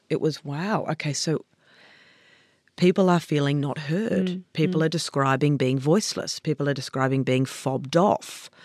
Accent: New South Wales, Australia; as a little girl. You'd want to go back down to Luna Park because I grew up on the Lower North Shore.

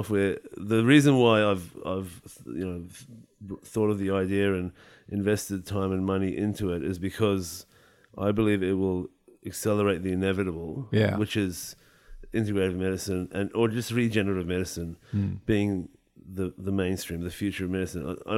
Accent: Iran; also born or lived in Vienna, Austria; I'm Iranian. You know, my parents are Iranian. I was born in Austria, in Vienna, but we went back to Iran just before the revolution occurred, and we had to escape because we were Baha'is, right?

